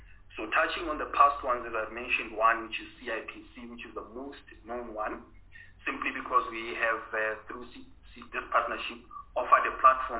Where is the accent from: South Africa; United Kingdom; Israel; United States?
South Africa; And this one only made sense to ourselves simply because we are South African and, of course, we need to be proud and show some patriotism.